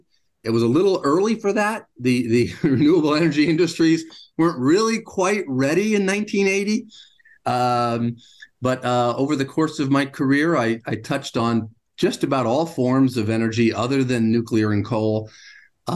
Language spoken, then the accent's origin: English; United States; I grew up in the United States thinking